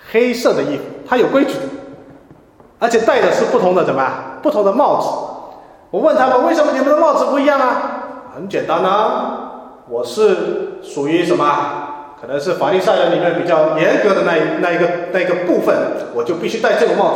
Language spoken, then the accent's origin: Chinese; Hong Kong; 哎，我是香港来的，对吧？